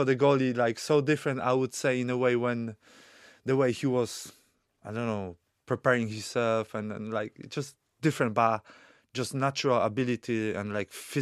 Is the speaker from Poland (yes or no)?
yes; Poland; English is a second language; moved away; Yeah, I was a kid from Poland, really.